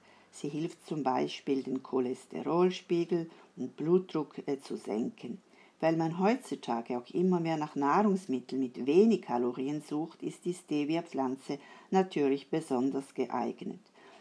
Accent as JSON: {"language": "German", "country": "Switzerland", "said": "das Glace, so wie wir bei uns in der Schweiz sagen, berühmt gemacht hat."}